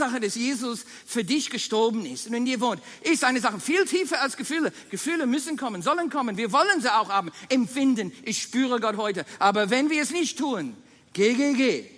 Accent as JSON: {"language": "German", "country": "Australia", "said": "Ich rufe die ganze Zeit, ich bin kein Verbrecher, ich bin Australier."}